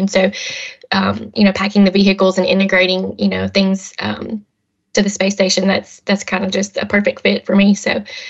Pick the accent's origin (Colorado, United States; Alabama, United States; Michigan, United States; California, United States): Alabama, United States; accent: Alabama; So I am born and raised in Alabama. I know the accent probably gives me away. and I went to school at UAH in Huntsville.